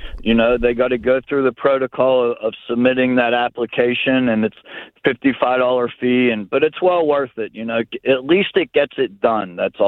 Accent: Greenfield, Pennsylvania, United States; I like Oakland. I grew up in Greenfield. We're neighbors.

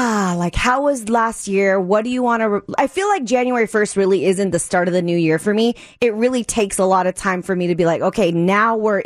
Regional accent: San Diego, California, United States; They're like, oh, where are you from? Oh, I'm from San Diego.

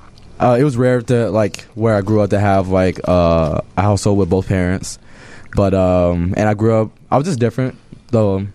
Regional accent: Chicago, Illinois, United States; So, yeah, I grew up on the south side of Chicago. Back then it was called Washington Park. Now it's Woodlawn.

